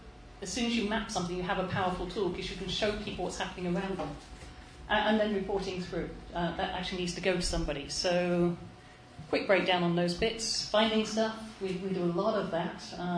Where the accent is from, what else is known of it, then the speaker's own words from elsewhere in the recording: United Kingdom; I'm British, I understate.